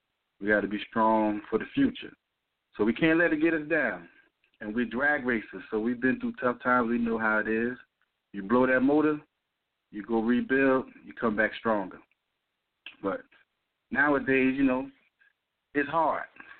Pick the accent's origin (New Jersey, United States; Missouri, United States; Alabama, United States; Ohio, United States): New Jersey, United States; So I'm from New Jersey.